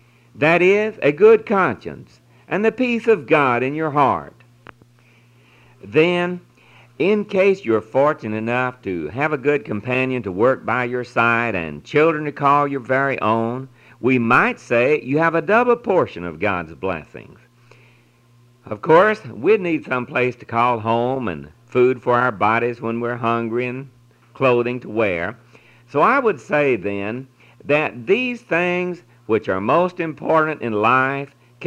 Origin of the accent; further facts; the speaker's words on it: Louisiana, United States; Francis and I, with our four children, had the opportunity to make a trip back to my home state of Louisiana.